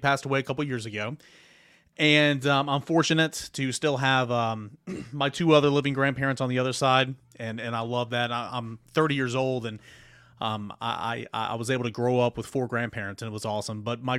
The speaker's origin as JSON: {"language": "English", "region": "Tennessee", "country": "United States", "tie": "born or raised there", "said": "Also, I grew up in East Tennessee, was at Neyland Stadium all the time."}